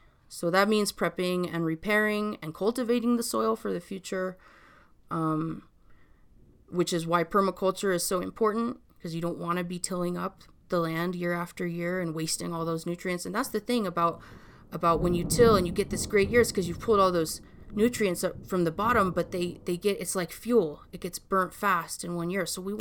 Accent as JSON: {"language": "English", "region": "Colorado", "country": "United States", "tie": "born there", "said": "I was born in the San Luis Valley."}